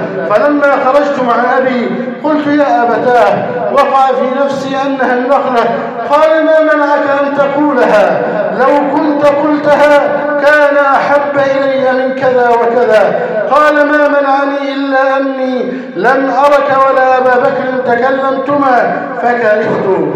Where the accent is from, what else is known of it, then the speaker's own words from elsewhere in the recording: Egypt; اللهم احفظ بلدنا مصر واجعله أمناً أماناً، سخاءً رخاءً وسائر بلاد المسلمين